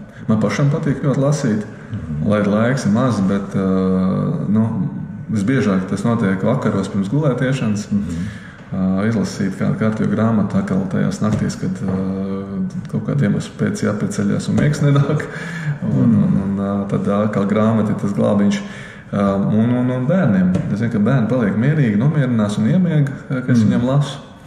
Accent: Liepāja, Kurzeme, Latvia; Es esmu dzīmis liepājnieks, esmu šeit gribējis atgriezties, neviem brīdi neesmu gribējis kaut kur citur dzīvot.

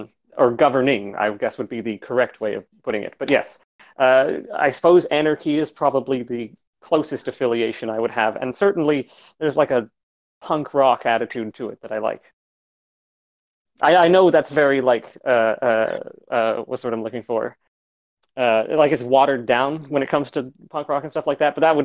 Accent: Canada; I am from Canada. I jokingly like to refer to it as the Socialist Republic of Canada. I was raised in a conservative household.

